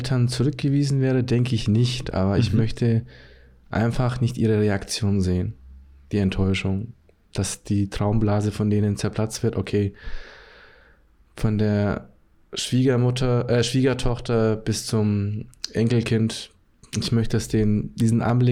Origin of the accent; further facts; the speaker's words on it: Germany; born there; Ich bin geboren in Deutschland.